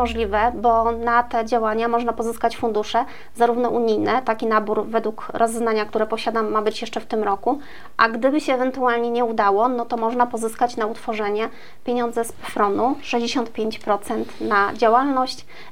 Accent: Opatów, Świętokrzyskie Voivodeship, Poland; Od urodzenia mieszkam w gminie Opatów.

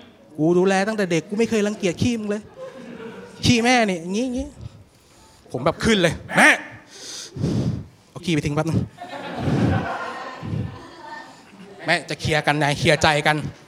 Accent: Pak Chong, Nakhon Ratchasima, Thailand; เป็นช่องรีวิวไปเที่ยวหรือว่ารีวิวของร้านอาหารในอำเภอปากช่องนะครับบ้านเกิดเมืองนอนผม

